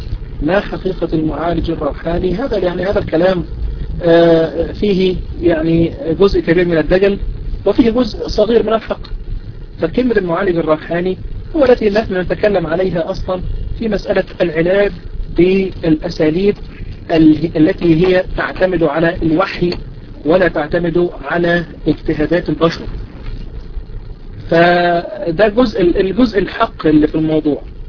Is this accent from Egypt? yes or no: yes; Egypt; الاراضي اللي احنا بنزرعها خاصة عندنا في مصر